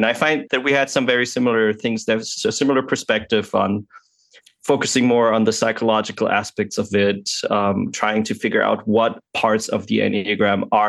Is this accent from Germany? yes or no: yes; Germany; English is a second language; we are from two different continents. We're from Germany, and we ran into you in San Francisco